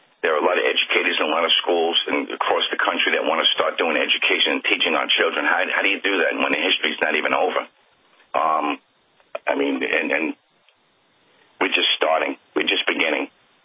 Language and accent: English; United States; listen, I'm an American, and I believe in protecting this country.